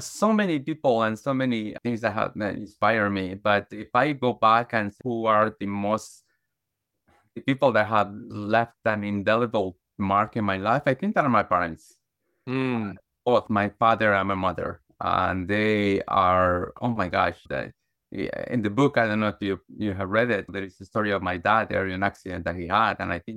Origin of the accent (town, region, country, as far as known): Guatemala; born or raised there